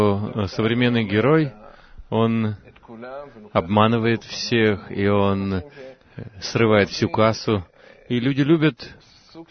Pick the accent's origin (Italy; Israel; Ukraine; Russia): Israel; Migdal HaEmek, Northern District; Я рос на севере, в Крайот, в Мигдаль-Эмек